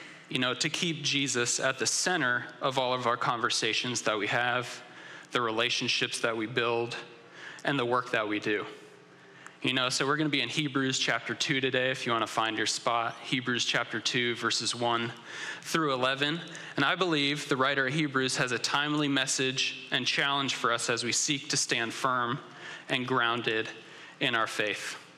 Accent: New England, United States; A little bit about me. I'm from New England

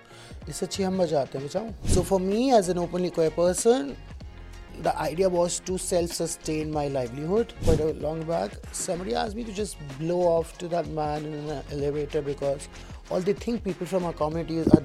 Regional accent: Delhi, India; I'm born and raised in Delhi 6 Chani Chowk.

